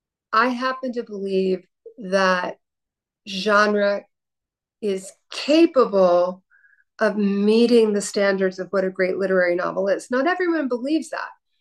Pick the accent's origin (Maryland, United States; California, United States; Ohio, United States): Maryland, United States; Baltimore; it just made perfect sense for me to try to write a PI novel set in my hometown of Baltimore.